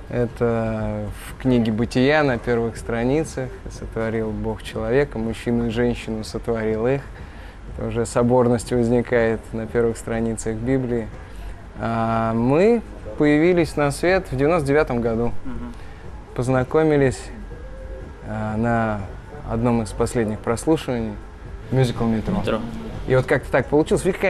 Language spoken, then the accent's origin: Russian; Penza, Penza Oblast, Russia; У нас просто я из Пензы